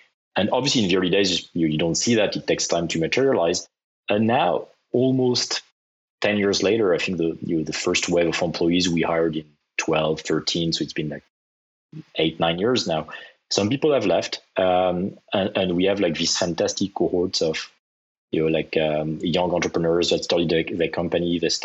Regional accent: France; I mean, I'm French and I grew up in France, but I actually finished my studies in the US

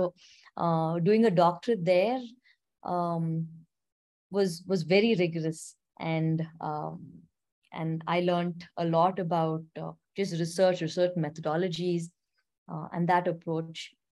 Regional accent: Bangalore, Karnataka, India; I'm a hardcore Bangalore girl. I grew up in Bangalore

